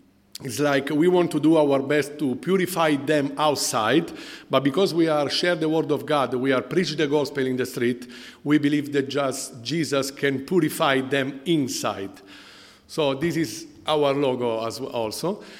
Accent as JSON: {"language": "English", "town": "Turin", "region": "Piedmont", "country": "Italy", "said": "So I am 36 years old and I come from Turin, close to Milan in Italy."}